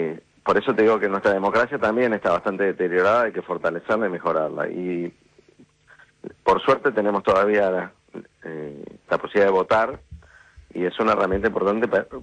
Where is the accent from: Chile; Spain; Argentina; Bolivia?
Argentina; yo soy argentino, vivo en la Argentina